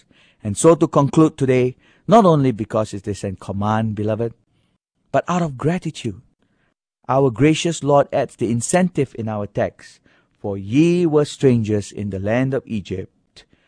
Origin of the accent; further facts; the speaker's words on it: Singapore; I am from Singapore.